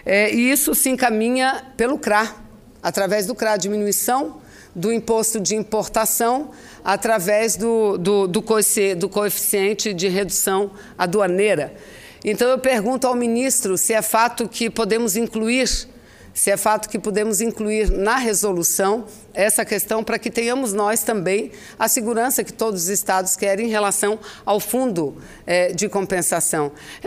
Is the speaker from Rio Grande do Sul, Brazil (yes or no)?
no; Amazonas, Brazil; Para nós, e eu que venho do Amazonas, é um tema difícil